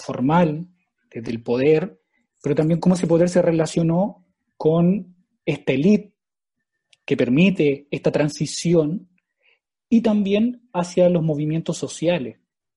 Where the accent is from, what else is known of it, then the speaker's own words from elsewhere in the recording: Chile; todavía no hemos introducido como sociedad chilena en lo que en otros países se llamaba los estudios post-transicionales